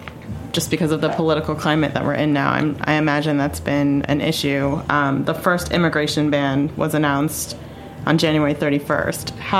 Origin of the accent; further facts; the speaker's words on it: New York, United States; I mean, it feels complicated to me as a New Yorker